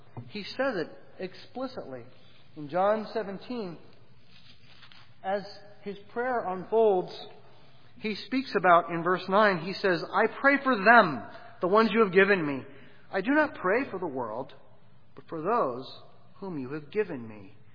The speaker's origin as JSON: {"language": "English", "town": "Pittsburgh", "region": "Pennsylvania", "country": "United States", "tie": "born or raised there", "said": "I was born in Pittsburgh, and I grew up hearing about this crazy thing called the Bridge to Nowhere."}